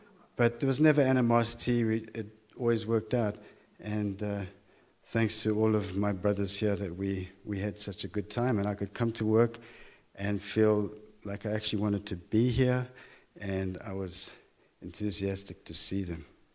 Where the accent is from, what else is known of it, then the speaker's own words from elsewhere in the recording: South Africa; moved away; I come from South Africa, and I was in corporate management